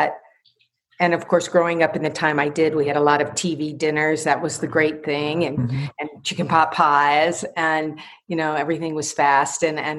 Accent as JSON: {"language": "English", "region": "the South", "country": "United States", "tie": "born or raised there", "said": "I grew up in the South in the 1960s, right, during the civil rights movement."}